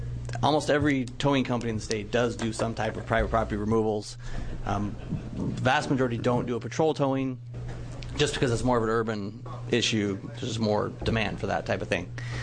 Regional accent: Hood River, Oregon, United States; I'm from Hood River as well.

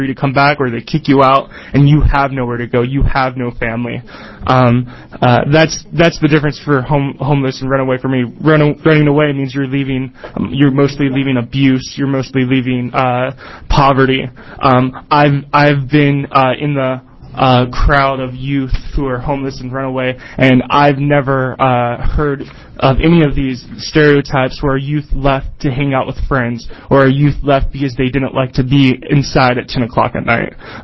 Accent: Eugene, Oregon, United States; And in my travels, when I say I'm from Eugene, a lot of people associate Eugene with homelessness.

